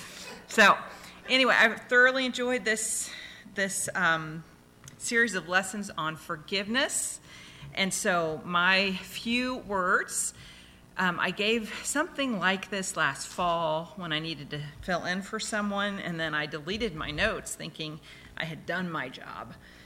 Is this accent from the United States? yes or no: no; Fernie, British Columbia, Canada; I grew up around Fernie, and she treated us like part of her immediate family